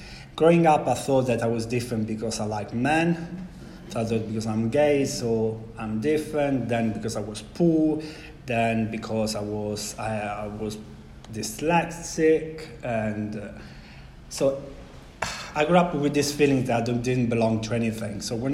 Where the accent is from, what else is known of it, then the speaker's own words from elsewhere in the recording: Italy; English is a second language; I'm originally from Italy. I'm from a very beautiful little town, the Adriatic coast.